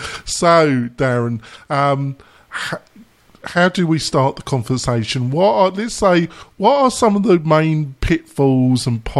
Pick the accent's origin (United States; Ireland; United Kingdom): United Kingdom; England; Like I say, I'm English